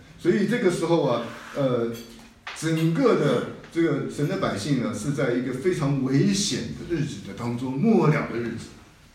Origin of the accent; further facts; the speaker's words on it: Taiwan; now in United States; 那特别是我又是从台湾来的，所以我还关心在台湾的事情。